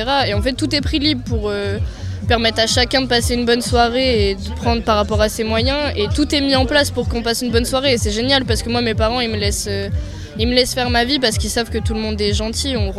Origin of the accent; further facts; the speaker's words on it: Sérilly, France; Moi, je suis de Sérilly, juste à côté.